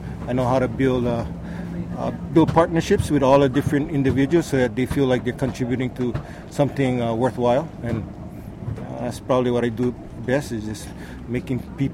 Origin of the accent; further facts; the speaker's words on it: Lahaina, Hawaii, United States; now in Kona, United States; I grew up in Lahaina, Maui, in the Hawaiian Islands. I currently reside in Kona on the Big Island.